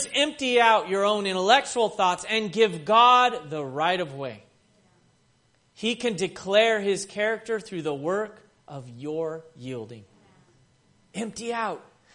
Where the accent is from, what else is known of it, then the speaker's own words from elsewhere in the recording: the South, United States; I said, my mother was, I'm from the South.